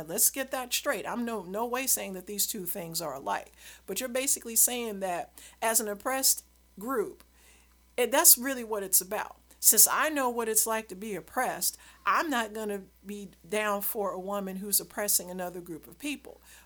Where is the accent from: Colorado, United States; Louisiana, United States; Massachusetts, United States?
Louisiana, United States; I grew up in Louisiana, you know, Bible Belt.